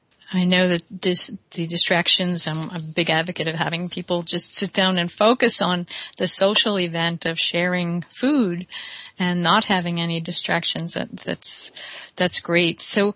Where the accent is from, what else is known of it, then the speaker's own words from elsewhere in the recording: Philadelphia, Pennsylvania, United States; She was born in Philadelphia, my hometown